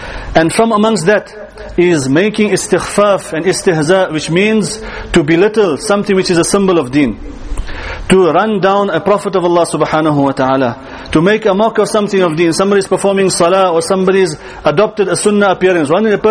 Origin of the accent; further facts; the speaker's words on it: Bosmont, Gauteng, South Africa; We know in our community, I'm from Bosmont. Those who know me know I'm from this community.